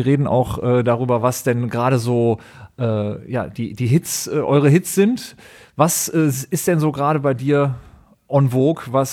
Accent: Düsseldorf, North Rhine-Westphalia, Germany; born there; dass ich gebürtiger Düsseldorfer bin

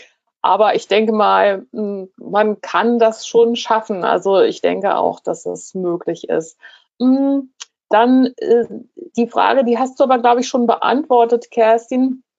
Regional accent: Hanover, Lower Saxony, Germany; ich komme aus Hannover und bin jetzt aber im Süden.

